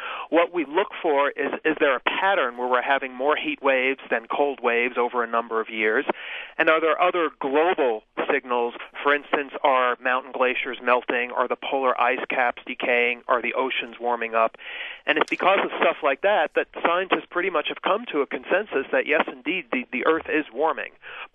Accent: New York, United States; Growing up in New York, I don't remember anyone ever successfully doing

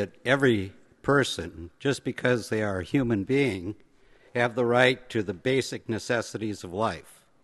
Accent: Dent, Minnesota, United States; I'm from Dent, Minnesota. For those of you that don't know where it is, it's just a little west of Lake Wobegon.

